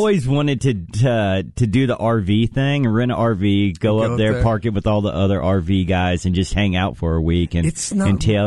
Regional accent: Austin, Texas, United States; I was like, well, that's my hometown, that's my team.

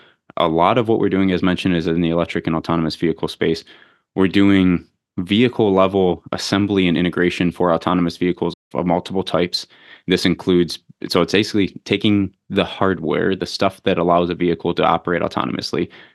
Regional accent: Detroit, Michigan, United States; Yeah, so I'm from the Metro Detroit area. Went to University of Michigan, studied mechanical engineering

